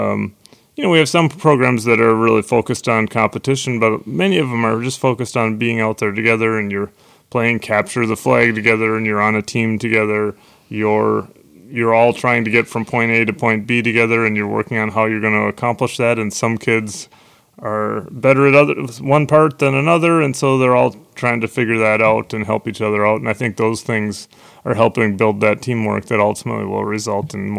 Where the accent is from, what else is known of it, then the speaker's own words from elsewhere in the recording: Minneapolis, Minnesota, United States; So I grew up in Southwest Minneapolis, and I have a brother and a sister, both younger than me.